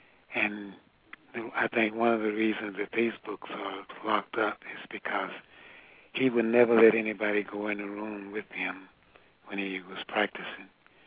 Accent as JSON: {"language": "English", "region": "Tennessee", "country": "United States", "tie": "born or raised there", "also_born_or_lived": "Georgia", "said": "Yeah, I was born in Georgia, raised in Tennessee."}